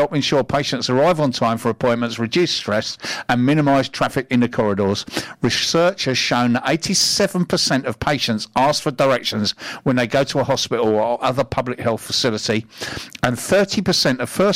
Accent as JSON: {"language": "English", "region": "London", "country": "United Kingdom", "tie": "born or raised there", "said": "When I grew up in London, in West London, we used to drive out to the country to Ruislip"}